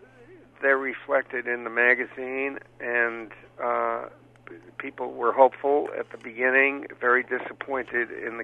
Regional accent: New York, United States; I come from New York State, and there, it was no contest in New York State.

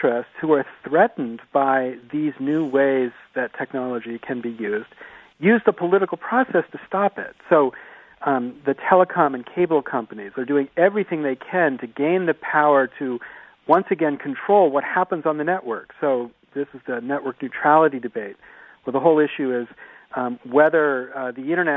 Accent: Pennsylvania, United States; I grew up in Pennsylvania.

